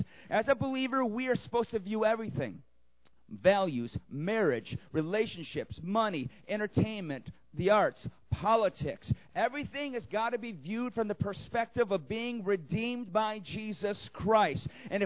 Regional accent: Detroit, Michigan, United States; I'm from Detroit. Don't argue with me.

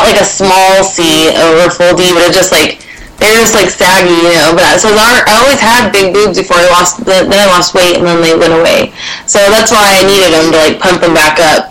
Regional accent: Beaumont, California, United States; In Beaumont, California.

